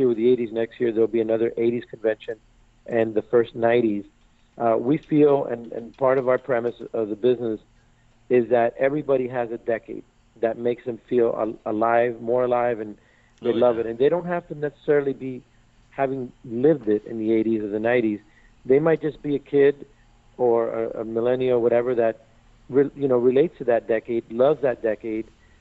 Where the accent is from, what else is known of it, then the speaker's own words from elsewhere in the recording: Miami, Florida, United States; Well, look, I'm an 80s kid. I was born and raised in Miami, of Cuban-American descent, married to a Texas Latina.